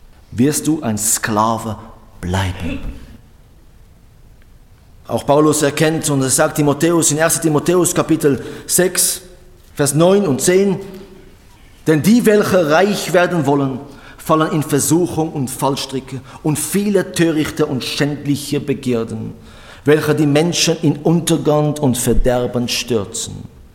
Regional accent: Switzerland; bei uns in der Schweiz ist das ein Thema, ja. Land der Banker. Das heißt nicht, dass wir geldgierig sind

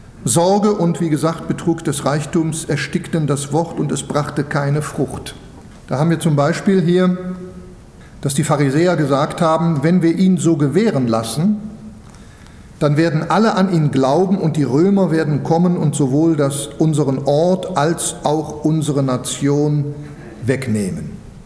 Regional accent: Switzerland; das ist jetzt für Schweizer, ich bin ja Schweizer

